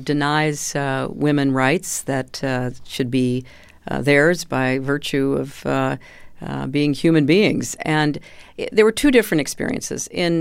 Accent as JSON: {"language": "English", "country": "United States"}